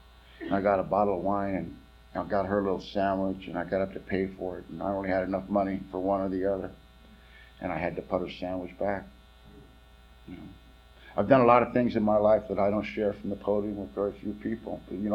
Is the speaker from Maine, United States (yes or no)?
no; California, United States; Listen, I'm from California. Let me out of here.